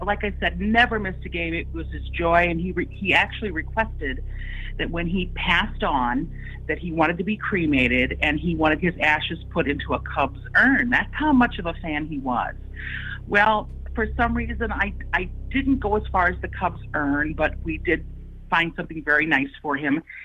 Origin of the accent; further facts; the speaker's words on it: Illinois, United States; I grew up in Illinois